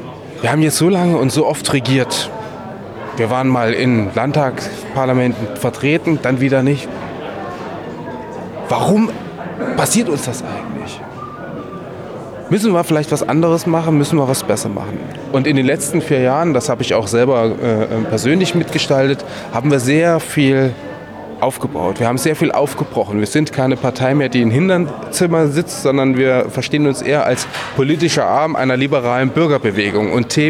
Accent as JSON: {"language": "German", "region": "Thuringia", "country": "Germany", "said": "ich komme nur aus Thüringen."}